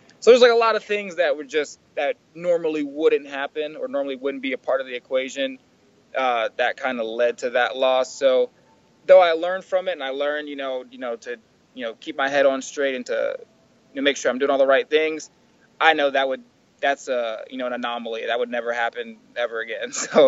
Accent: Norfolk, Virginia, United States; There's a UFC card in Norfolk, in my hometown, at the college that I wrestled at, in the same arena.

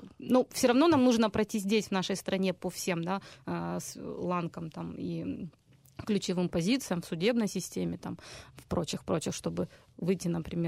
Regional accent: Crimea, Ukraine; now in Kyiv, Ukraine; я как крымчанка

